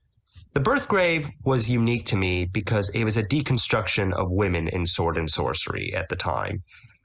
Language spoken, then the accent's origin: English; Indiana, United States; I'm from Southern Indiana.